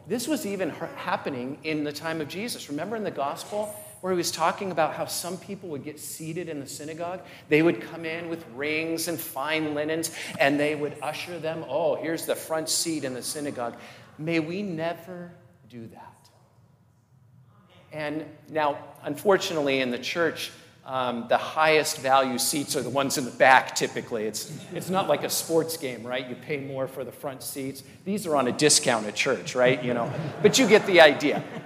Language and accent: English; Seattle, Washington, United States; I was from the Seattle area, and I was pretty poor.